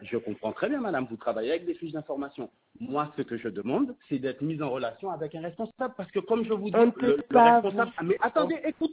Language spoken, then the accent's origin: French; Guadeloupe; Si en tant que Guadeloupéen, on va comprendre le problème à la population là